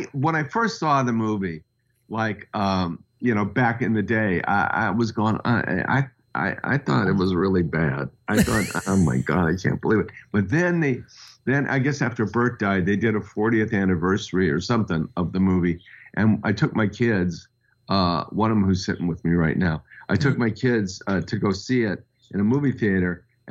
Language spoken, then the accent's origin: English; Studio City, California, United States; I'm a guy from Studio City.